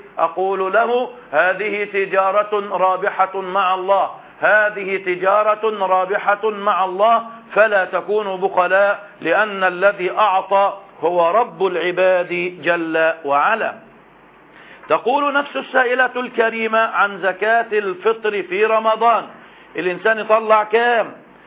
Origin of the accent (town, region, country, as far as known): Egypt